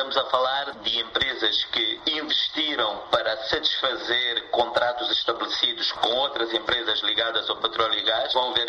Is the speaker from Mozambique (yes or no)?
yes; Mozambique; nós como moçambicanos